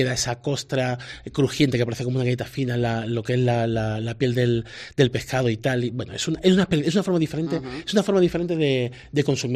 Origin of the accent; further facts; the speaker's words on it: Málaga, Andalusia, Spain; Yo soy de origen andaluz, soy de Málaga